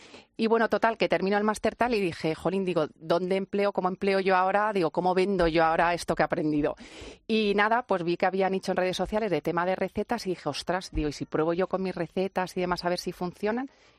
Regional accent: Villares del Saz, Castilla-La Mancha, Spain; also born or lived in Madrid; Yo nací en Madrid, pero yo desde que nací, mi casa, lo que yo considero casa está en el pueblo, en Villares del Saz. Mi padre tenía una fábrica de harinas, o sea que yo me crié entre sacas de harinas.

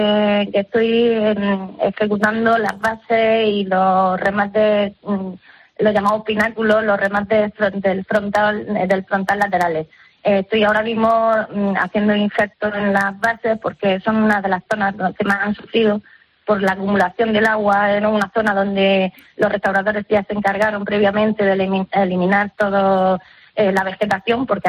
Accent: Lorca, Region of Murcia, Spain; me apunté a una escuela de talla de madera, hice una en mi pueblo, en Lorca

